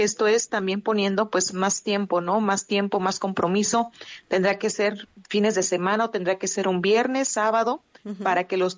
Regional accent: Oaxaca, Mexico; soy originaria de Oaxaca. Ya hoy ya me encuentro en el estado

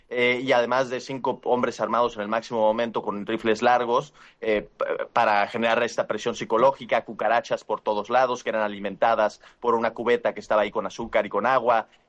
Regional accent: United States; born there; Yo soy nacido en Estados Unidos, querida Gabriela, y por lo tanto, eso viene en mi pasaporte mexicano, nacido en el extranjero, en los Estados Unidos

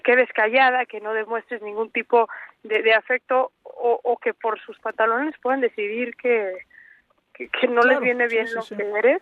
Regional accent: Mexico; ni nosotras como mexicanas

